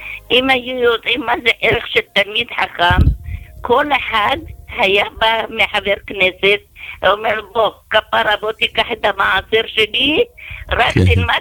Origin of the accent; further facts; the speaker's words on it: Jerusalem, Jerusalem District, Israel; אני כירושלמית כמובן ש...